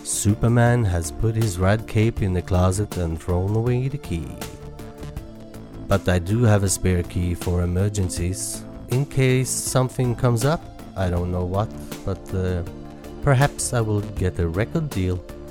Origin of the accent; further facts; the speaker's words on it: Norway; English is a second language; what a strange accent he has, it's because I'm from Norway, I live in Norway, and probably will stay here as long as I live.